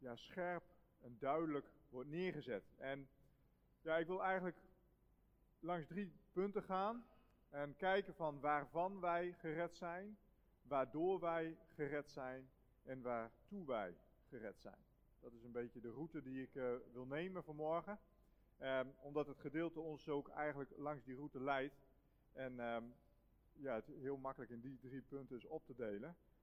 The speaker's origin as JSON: {"language": "Dutch", "region": "Groningen", "country": "Netherlands", "said": "Ik kom uit Groningen."}